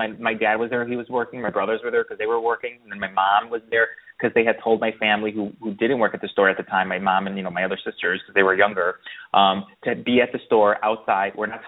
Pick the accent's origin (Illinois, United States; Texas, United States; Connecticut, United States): Illinois, United States; Chicago; growing up in Chicago, I would always go to the Oprah Winfrey Show.